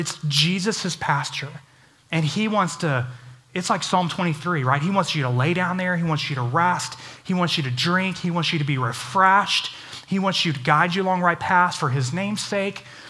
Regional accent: Dallas, Texas, United States; I grew up in Dallas.

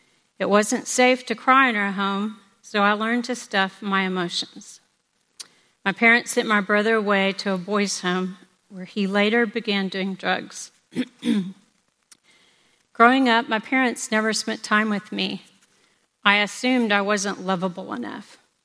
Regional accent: Texas, United States; I grew up here in Texas. My parents were alcoholics.

